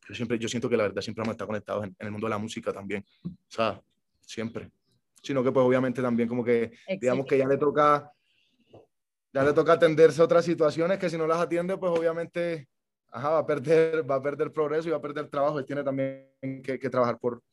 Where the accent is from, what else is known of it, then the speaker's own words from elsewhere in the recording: Colombia; moved away; yo soy colombiano, puede que no viva allá, pero es momentáneo, yo estoy fuera de Colombia por mi trabajo. O sea, mi familia, mi vida, mis amigos, todo, yo lo tengo en Colombia